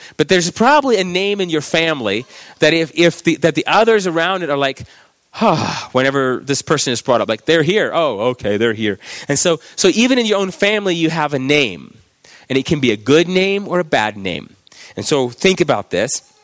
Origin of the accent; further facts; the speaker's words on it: Texas, United States; I knew a girl where I was growing up in Texas